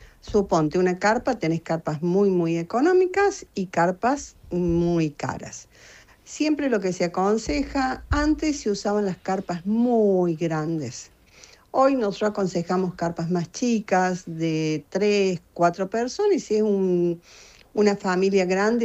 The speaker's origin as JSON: {"language": "Spanish", "region": "Córdoba", "country": "Argentina", "said": "ir al Cóndor en Córdoba, de donde soy yo."}